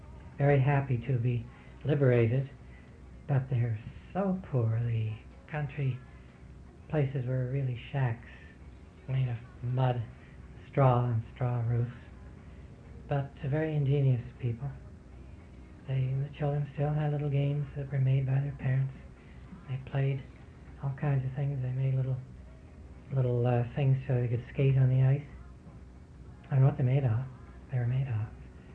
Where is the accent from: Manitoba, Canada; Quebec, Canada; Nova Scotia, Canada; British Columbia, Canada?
Nova Scotia, Canada; Wolfville; actually, to Acadia University as a resident staff officer for 4 years, which was rather nice to go back to my hometown and my alma mater.